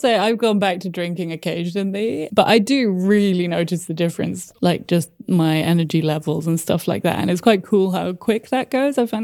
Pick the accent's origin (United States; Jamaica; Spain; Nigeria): Spain; I grew up in Spain, as you know, and I was like actively encouraged to drink wine from 12.